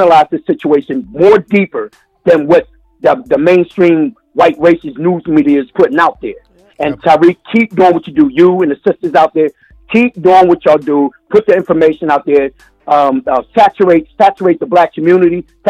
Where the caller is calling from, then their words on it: Philadelphia, Pennsylvania, United States; I'm calling from Philly.